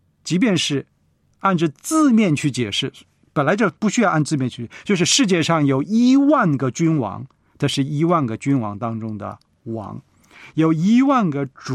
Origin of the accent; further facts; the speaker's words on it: China; 我们是中国人，我们也是天国的子民